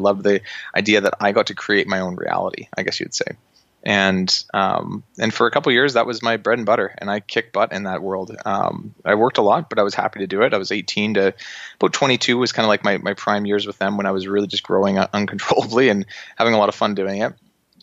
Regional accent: Abbotsford, British Columbia, Canada; Yeah, so I'm Canadian, so you guys might hear that in my voice as we get chatting. But grew up in Vancouver, just outside of Vancouver, British Columbia, a place called Abbotsford.

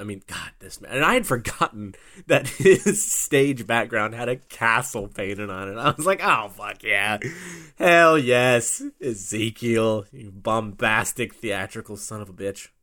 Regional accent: Texas, United States; Because I'm a Texan, yeehaw.

